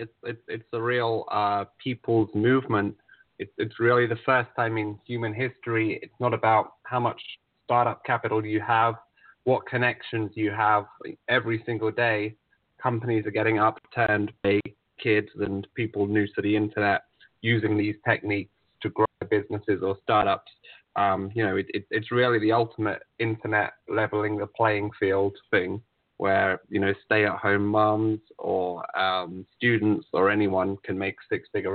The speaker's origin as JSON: {"language": "English", "region": "London", "country": "United Kingdom", "moved": "yes", "lives_now": "Beverly Hills, United States", "said": "Yeah, I'm from London, and then I moved out here a year and a half ago."}